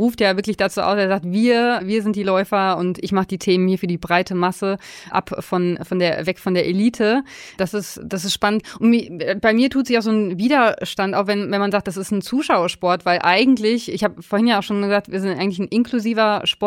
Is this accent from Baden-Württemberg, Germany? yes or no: no; North Rhine-Westphalia, Germany; aus dem Sauerland, wo ich herkomme